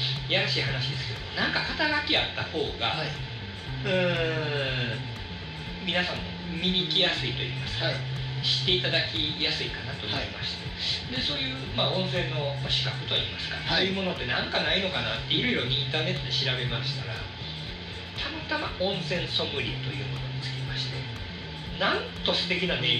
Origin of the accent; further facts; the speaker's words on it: Osaka, Japan; 妻が1人、大阪の吹田に住んでおります、はいはい、生まれも大阪でして、基本ずっと大阪で生まれ育ってまして、まあ、大学の4年間は、福岡にで過ごしてたという感じですね。で大学卒業したら、大阪に戻り、